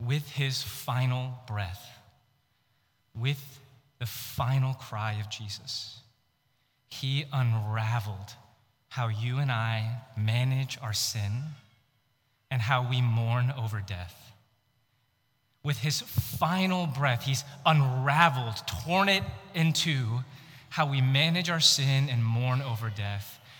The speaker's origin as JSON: {"language": "English", "town": "Houston", "region": "Texas", "country": "United States", "said": "I'm from Houston. We sweat all the time."}